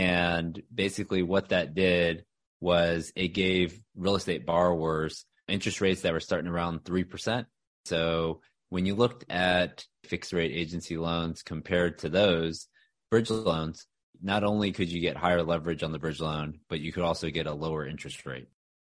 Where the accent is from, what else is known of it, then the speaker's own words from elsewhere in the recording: Houston, Texas, United States; now in Dallas, United States; I'm a Texas guy. So born and raised in Houston, went to school in Austin at University of Texas, and then been up here in Dallas since 2006.